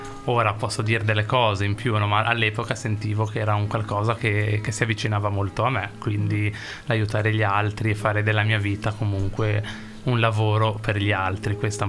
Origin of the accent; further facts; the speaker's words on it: Rapallo, Liguria, Italy; ho 33 anni, sono nato nel 1991 a Rapallo, da mamma Nadia e papà Agostino